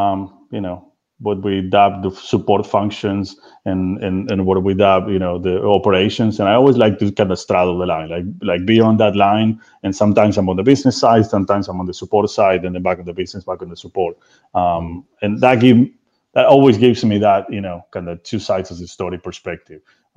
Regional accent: Argentina; English is a second language; So I grew up in Argentina. That's where I'm from.

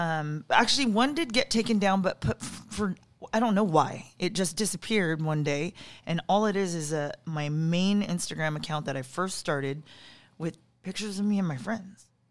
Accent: Houston, Texas, United States; also born or lived in Cayman Islands; I might have been somewhere from when I was born in the Cayman Islands until I grew up in Houston, somewhere in between that.

